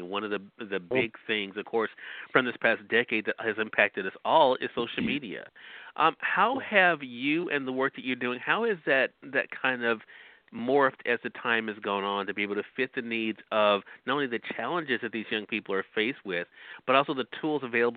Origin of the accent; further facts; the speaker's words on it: Mississippi, United States; Both of those tuning in on the radio dial here in my home state of Mississippi, WYAD 94.1 FM and WYADonline.com.